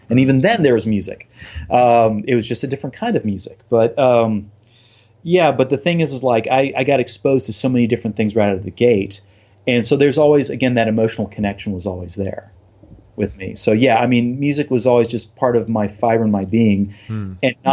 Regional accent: Florida, United States; growing up in Florida, I've been to Disney World a lot and I know Disney World well.

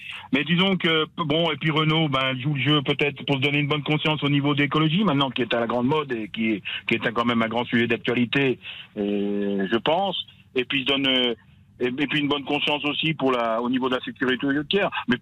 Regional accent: Paray-le-Monial, Bourgogne-Franche-Comté, France; Je suis de Paray-le-Monial en Saône-et-Loire.

